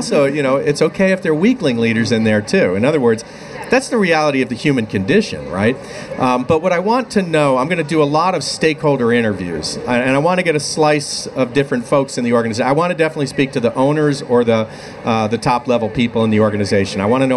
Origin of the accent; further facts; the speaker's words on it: Ireland; Well, I'm Irish